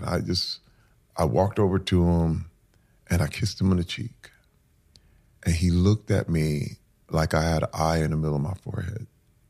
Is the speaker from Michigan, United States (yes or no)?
yes; Flint, Michigan, United States; And that was most of my existence as a little boy growing up in Flint, Michigan.